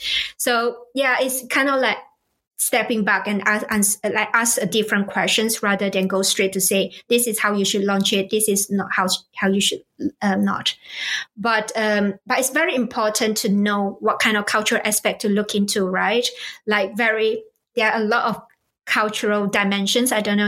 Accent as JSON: {"language": "English", "country": "Malaysia", "said": "I'm originally from Malaysia, I'm Malaysian Chinese."}